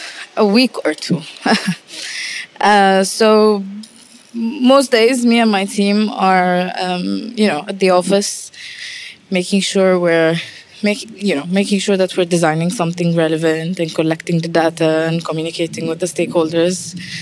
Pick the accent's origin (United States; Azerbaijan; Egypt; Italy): Egypt; I'm from Egypt. I'm young.